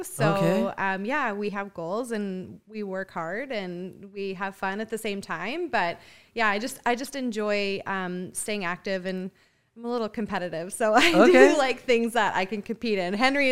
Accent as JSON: {"language": "English", "town": "Fort McMurray", "region": "Alberta", "country": "Canada", "tie": "born or raised there", "said": "I am from Fort McMurray."}